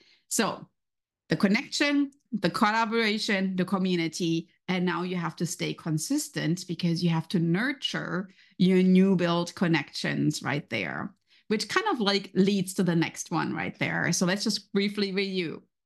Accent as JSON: {"language": "English", "country": "Germany", "accent": "German", "second_language": "English", "said": "As you can hear from my accent, I have obviously still my German accent, right?"}